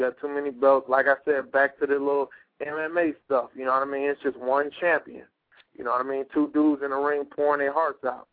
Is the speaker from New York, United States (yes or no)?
no; Florida, United States; now in Georgia, United States; right now I'm off in Georgia, man. I own 2 gyms in Georgia, you know what I'm saying? But originally I'm from Florida.